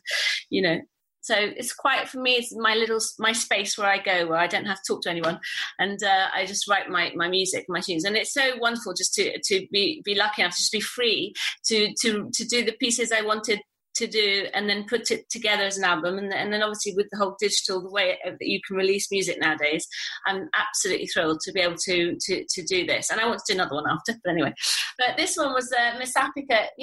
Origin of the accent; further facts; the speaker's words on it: Italy; because I was born in Italy and I grew up there.